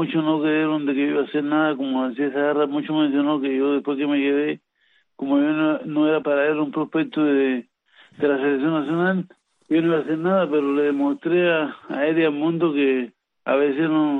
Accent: Las Mangas, Artemisa, Cuba; also born or lived in Guanajay; yo nací en el hospital de Guanajay, estoy en la provincia de Artemisa y me crié en Las Mangas, un pequeño pueblo ahí en bueno, más conocido es Quebracha.

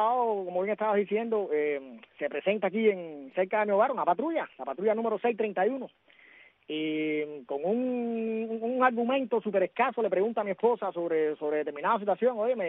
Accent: Cuba; soy un cubano común y corriente

